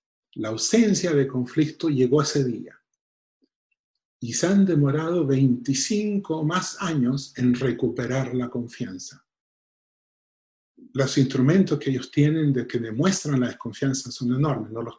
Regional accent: Arica, Arica y Parinacota, Chile; Yo soy de Arica y eso es lo más importante. Ese es mi punto de partida

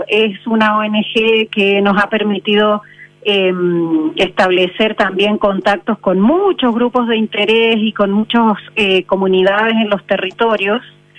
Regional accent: Córdoba, Argentina; accent: Cordoba; now in Chile; No, yo soy argentina, llevo viviendo en Chile 30 años. Y efectivamente no se me ha ido el acento cordobés.

